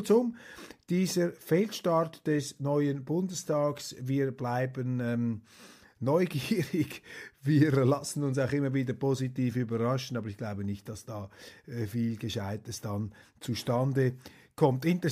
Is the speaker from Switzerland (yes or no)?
yes; Switzerland; Da halte ich mich immer etwas zurück als Schweizer, denn wir Schweizer haben ja keine Vorstellung davon, was es heißt, in so einem Staat überleben zu müssen.